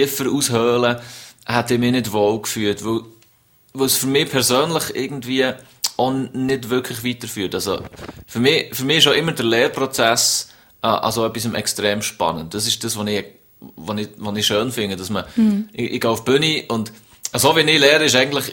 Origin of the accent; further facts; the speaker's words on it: Bern, Switzerland; Und bei uns in Bern ist eben Ehrlichkeit tönt wie Ehrlichkeit. Und wir sagen eben nicht Kate, sondern Kreid.